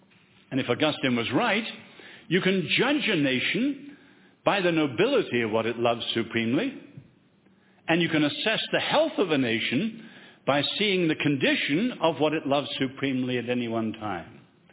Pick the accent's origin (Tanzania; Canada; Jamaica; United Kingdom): United Kingdom; England; why do I, as an Englishman, take such an interest in the United States?